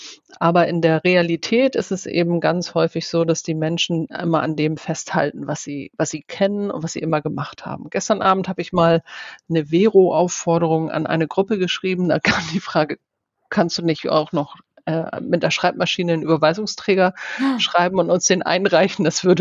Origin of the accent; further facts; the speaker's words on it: Hemmoor, Lower Saxony, Germany; Ich komme zwar aus Hemmoor, aber ich würde dann auf jeden Fall eher am Deich gehen.